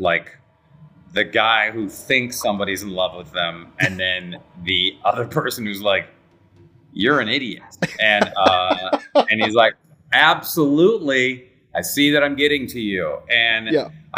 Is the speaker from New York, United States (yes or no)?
no; Mercer Island, Washington, United States; But when people hear I'm from Mercer Island, they go, oh, well, look at you.